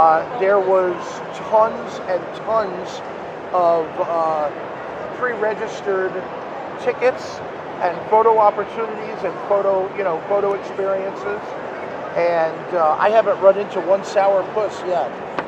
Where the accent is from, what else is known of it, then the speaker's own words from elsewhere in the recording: California, United States; a little boy growing up in California, I would bring $20 to a comic book convention and come out with a huge sack of comics.